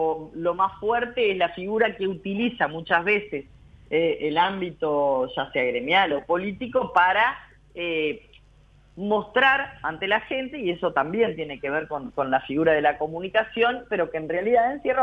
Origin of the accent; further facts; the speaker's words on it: Montevideo, Uruguay; now in Chuy, Uruguay; yo no soy oriunda de Chuy, como dijeron por ahí, soy oriunda de Montevideo, pero... hace 20 años que vivo entre Chuy y la zona